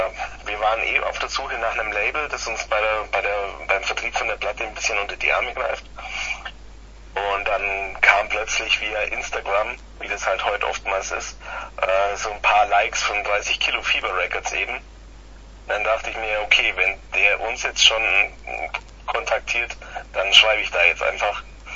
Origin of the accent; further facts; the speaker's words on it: Ulm, Baden-Württemberg, Germany; Also quasi bei Ulm ums Eck. Wir kommen ja aus Ulm und der Ecke Ulm.